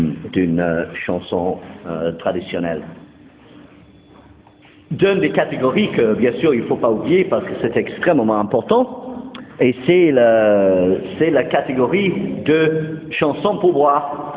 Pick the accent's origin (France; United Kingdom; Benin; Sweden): United Kingdom; England; French is a second language; Et puisque je suis anglais d'Angleterre, je tiens à défendre un petit peu la musique folklorique anglaise.